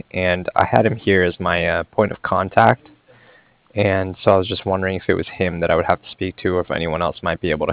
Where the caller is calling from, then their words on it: Cardiff, Wales, United Kingdom; and I'm calling from Cardiff.